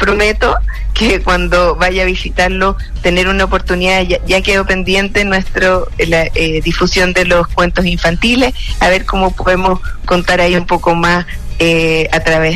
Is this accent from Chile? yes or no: yes; Chile; como chilenos todos, saber la importancia que tiene esta industria para el país